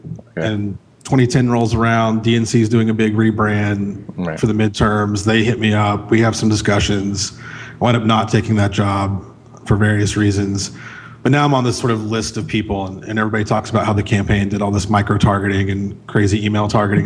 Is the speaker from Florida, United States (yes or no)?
yes; Florida, United States; now in Chattanooga, United States; Then I moved back here to Chattanooga, Tennessee. I grew up in Central Florida, but I'd gone to college here.